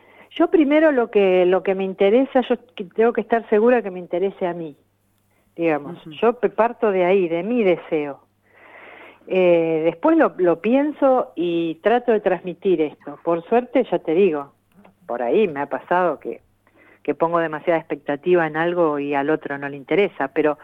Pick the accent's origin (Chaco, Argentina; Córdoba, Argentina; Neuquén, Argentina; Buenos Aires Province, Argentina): Buenos Aires Province, Argentina; Mones Cazón; yo viví mi adolescencia en Monescazón, en el partido de Pehuajó, un pueblo muy chico.